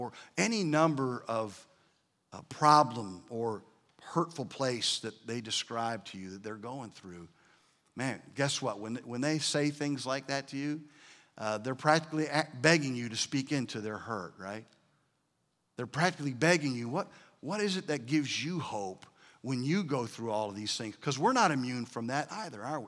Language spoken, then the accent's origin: English; Michigan, United States; So I told you I'm from Michigan, right? Y'all know that.